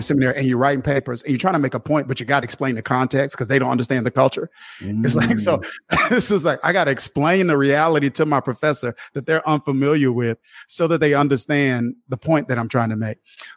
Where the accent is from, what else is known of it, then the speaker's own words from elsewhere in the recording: Kilmichael, Mississippi, United States; So I grew up in a small town called Killmichael, Mississippi.